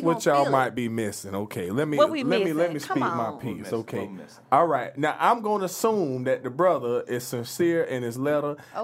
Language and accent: English; Sanford, Florida, United States; No, listen, I'm not from Birmingham. I'm from Bo Key. I'm from Sanford, Florida.